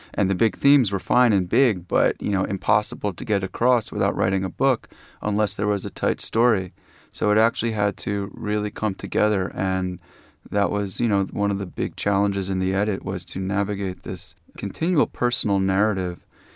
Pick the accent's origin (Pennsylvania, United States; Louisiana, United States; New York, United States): New York, United States; New York City; I grew up right near St. Vincent's Hospital. You know, my walk from school from the west side of Greenwich Village home past that hospital.